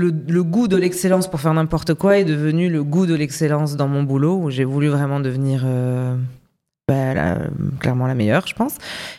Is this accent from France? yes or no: yes; Toulouse, Occitanie, France; Moi, je viens de France, de Toulouse. Je suis née à Toulouse, mais j'ai grandi autour de Toulouse.